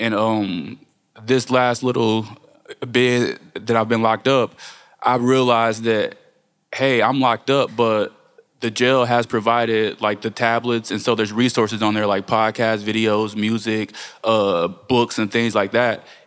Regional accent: Gary, Indiana, United States; born there; I was born in Gary, Indiana, in March 1992. My family is all from Chicago except me.

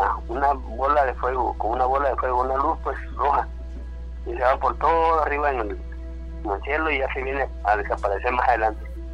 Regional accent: Guatemala; moved away; porque le digo que yo soy de Guatemala, no soy de aquí. He andado caminando por diferentes lugares. Ya aquí me establecí porque aquí tengo mi familia.

